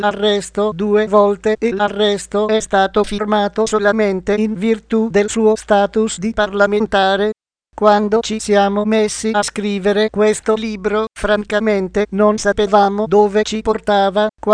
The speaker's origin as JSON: {"language": "Italian", "town": "Naples", "region": "Campania", "country": "Italy", "said": "sono un napoletano, sono un giornalista e con altri colleghi giornalisti campani ho scritto un libro"}